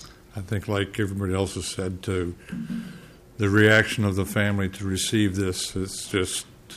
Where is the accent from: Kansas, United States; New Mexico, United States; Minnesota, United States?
Minnesota, United States; I'm from Canyon High, Minnesota.